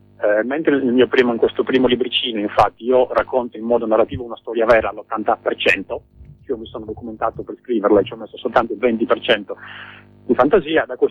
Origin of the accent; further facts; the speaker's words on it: Nuoro, Sardinia, Italy; moved away; anche se non ci vivo da molti anni, sarà circa una ventina d'anni che non vivo in Sardegna, però io sono nato e cresciuto, sì, in Sardegna, a Nuoro nello specifico.